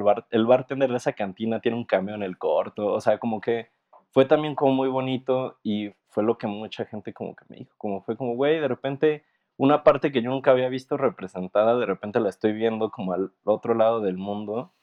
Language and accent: Spanish; Puebla, Mexico; descubrimos que uno de ellos también era de Puebla y yo soy de Puebla.